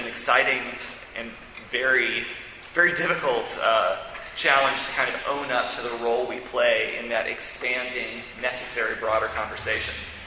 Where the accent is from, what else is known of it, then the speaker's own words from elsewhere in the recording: Arkansas, United States; also born or lived in Montgomery, Alabama; Now, I'm from Arkansas. I also grew up, spent my elementary school years in Montgomery, Alabama, and my family is all from northern Mississippi.